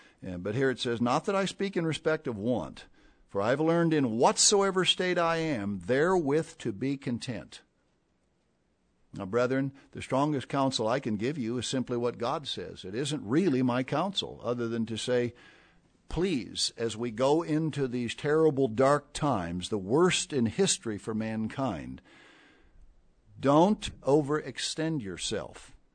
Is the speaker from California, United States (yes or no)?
no; Ohio, United States; I grew up in Lima, in Dayton, Ohio